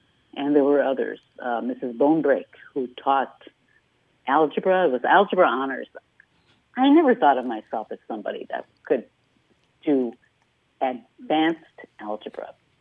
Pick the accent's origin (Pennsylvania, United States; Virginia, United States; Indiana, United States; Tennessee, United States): Indiana, United States; Hammond; it's one of the things I'm very passionate about my hometown of Hammond, Indiana.